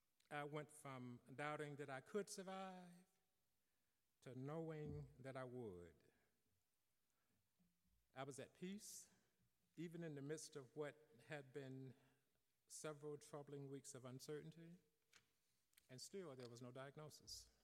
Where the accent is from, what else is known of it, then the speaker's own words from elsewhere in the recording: Tuskegee, Alabama, United States; also born or lived in Montgomery; I was born in Montgomery, Alabama, 1954. I grew up in Tuskegee. And like most Southern Black families, I was heavily steeped in a very strong faith tradition.